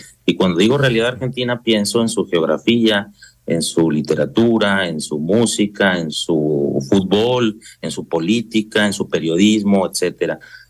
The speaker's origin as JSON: {"language": "Spanish", "country": "Mexico", "said": "No solo era niño, sino que también pues, como niño mexicano, pues no reconocía el lunfardo"}